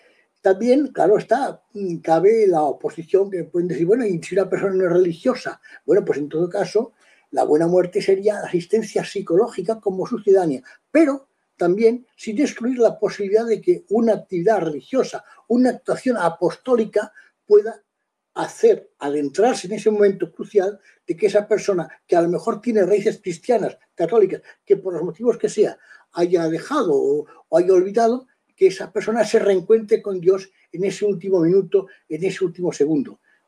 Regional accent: Girona, Catalonia, Spain; yo nací en Gerona, yo soy gerundense. Lo que pasa es que en Zaragoza estudié la carrera, etcétera, etcétera, como tú sabes, y yo soy gerundense, soy un catalán español o un español de Cataluña que practica la españolidad en Cataluña, en privado y en público.

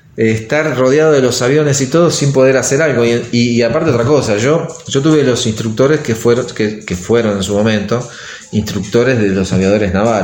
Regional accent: Rosario, Santa Fe, Argentina; also born or lived in Tandil; Yo en ese momento estaba en Rosario, estaba terminando había arrancado con la secundaria, estaba a mitad de secundaria en Rosario. Sí, pero en realidad nací en Tandil.

